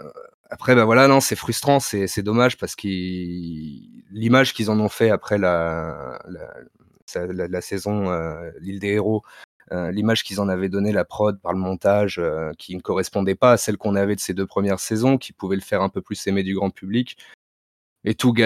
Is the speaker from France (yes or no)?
yes; Île-de-France, France; Alors j'ai 33 ans, j'ai une région parisienne